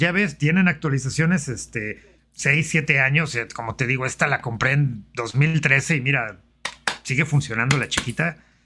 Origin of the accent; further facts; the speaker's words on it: Costa Rica; Ah, no, de Costa Rica. Costa Rica.